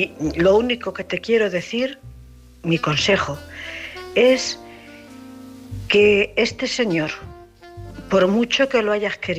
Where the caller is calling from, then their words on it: Cuenca, Castilla-La Mancha, Spain; de Cuenca.